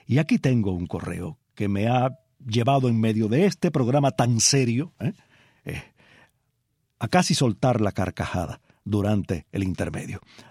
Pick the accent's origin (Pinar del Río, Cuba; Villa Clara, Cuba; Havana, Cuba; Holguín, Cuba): Holguín, Cuba; now in Chaparra, Cuba; Yo nací en Holguín, vivo en Chaparra y crecí bañándome en la herradura.